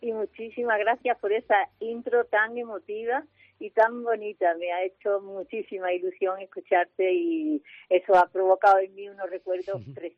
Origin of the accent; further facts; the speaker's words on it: Ubrique, Andalusia, Spain; born there; Nací en Ubrique, he sido profesora de francés durante casi 40 años en institutos de medio Andalucía